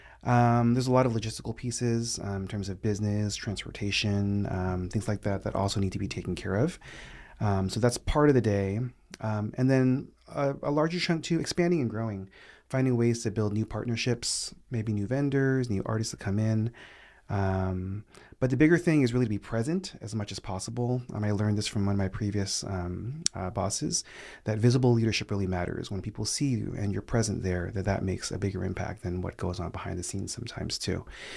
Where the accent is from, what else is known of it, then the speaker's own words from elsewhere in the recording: New York City, New York, United States; also born or lived in Philadelphia; So I am originally from the East Coast. I was born in Philadelphia, but raised in New York. And so my K through 12 experience was all in New York City or in Queens.